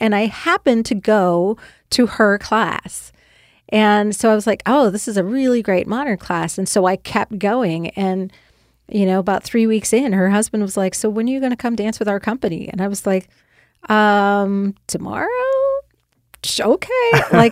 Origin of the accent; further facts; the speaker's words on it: Brown Deer, Wisconsin, United States; with the rec department in Brown Deer, where I grew up in Wisconsin.